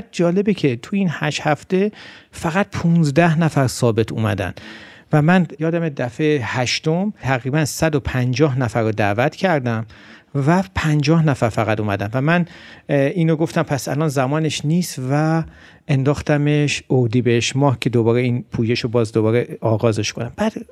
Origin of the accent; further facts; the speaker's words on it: Iran; ما ایرانی هستیم، با هر اعتقادی ما ایرانی هستیم